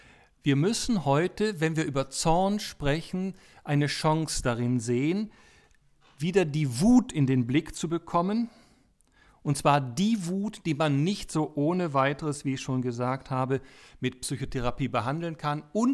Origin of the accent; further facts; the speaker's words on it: Berlin, Germany; Ich komme ja auch aus Berlin